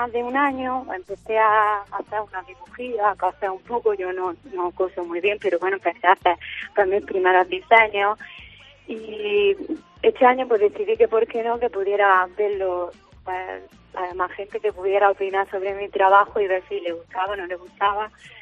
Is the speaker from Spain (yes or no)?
yes; La Herradura, Andalusia, Spain; yo soy de aquí de La Herradura, de toda la vida, me nací aquí, me criaba aquí